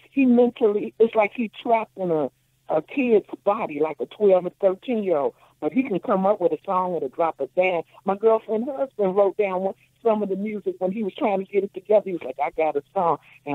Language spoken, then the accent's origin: English; Chicago, Illinois, United States; I know everything. I'm a Chicagoan.